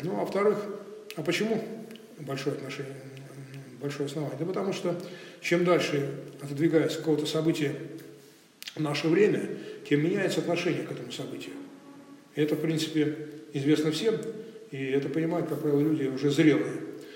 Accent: Kronstadt, Saint Petersburg, Russia; Поскольку я коренной кронштадтец, я очень люблю свой город

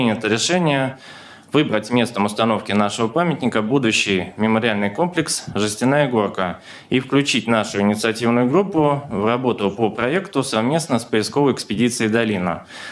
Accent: Novgorod Oblast, Russia; Так как я сам являюсь уроженцем Демянского района Новгородщины

